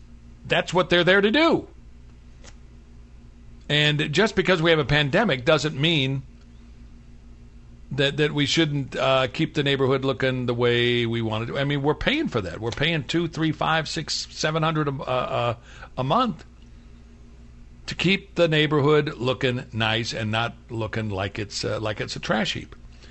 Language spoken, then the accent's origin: English; Kansas City, United States; She also hails from my hometown of Kansas City.